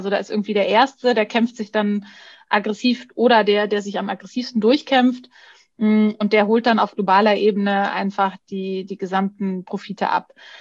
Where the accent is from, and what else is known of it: Bavaria, Germany